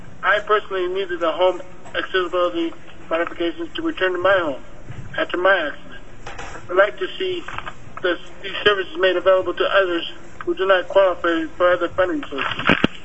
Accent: Fairbanks, Alaska, United States; I live at 37 Glacier Avenue here in Fairbanks. I grew up in Fairbanks and attended Lakeview Senior High School before entering the trade.

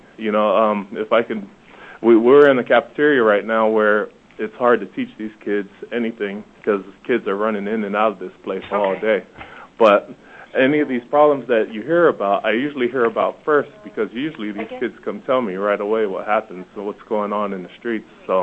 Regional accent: Mountain View, United States; I guess I should tell you who I am and where I grew up, everything. I grew up in Mountain View. I went to Clark Junior High.

